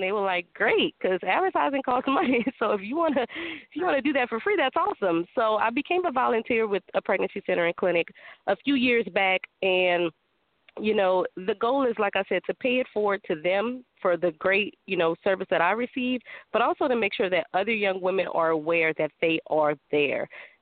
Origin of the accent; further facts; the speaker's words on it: New Orleans, Louisiana, United States; moved away as an adult; now in Lafayette, United States; I'm from New Orleans originally, New Orleans, Louisiana, and I lived there my entire life up until Hurricane Katrina